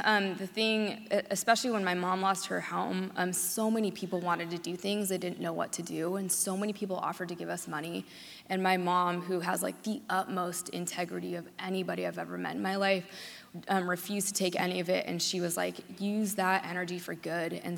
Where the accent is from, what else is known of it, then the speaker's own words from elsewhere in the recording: Pittsburg, California, United States; so I spent the first 4 years of my life growing up in Pittsburgh, California, here in the East Bay.